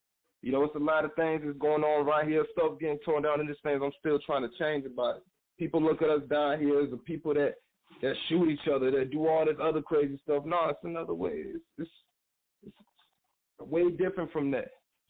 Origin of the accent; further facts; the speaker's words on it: Norfolk, Virginia, United States; Small town. You know, a lot of crazy shit that happened around here, but, you know, you got to move forward on that. It's good growing up around here, man.